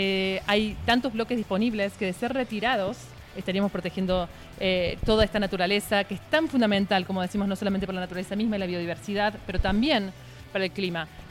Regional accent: Argentina; now in United States; yo soy argentina, pero vivo en Estados Unidos

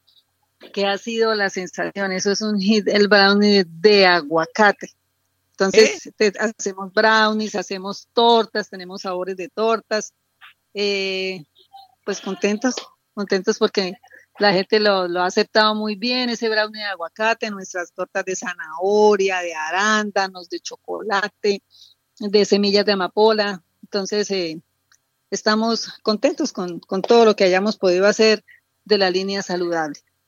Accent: Aratoca, Santander, Colombia; Nosotros venimos de Aratoca, que es una tradición de panes

